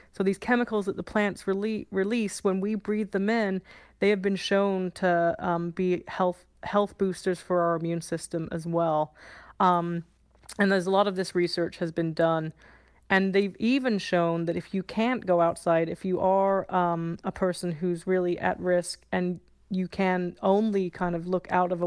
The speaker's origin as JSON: {"language": "English", "region": "England", "country": "United Kingdom", "tie": "born or raised there", "lives_now": "Los Angeles, United States", "said": "Growing up in England, I love walking. It's one of, like, British pastimes. So I always walk in my neighborhood in Larchmont in L.A. where I live. But right now I'm in San Bernardino County, right over the border"}